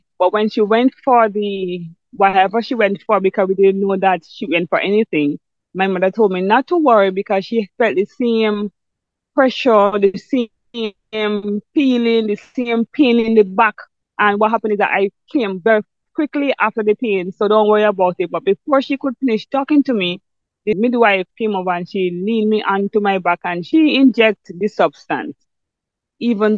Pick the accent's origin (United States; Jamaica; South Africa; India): Jamaica; moved away as an adult; now in Barbados; I was born in Jamaica, and all my life I grew up in Jamaica.